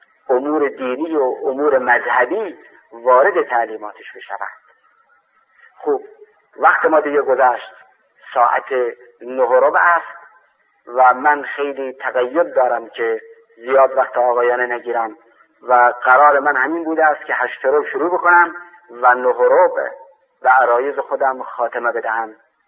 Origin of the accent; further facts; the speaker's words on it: Khorasan, Iran; من خودم که اهل خراسان هستم و اهل اون منطقه هستن،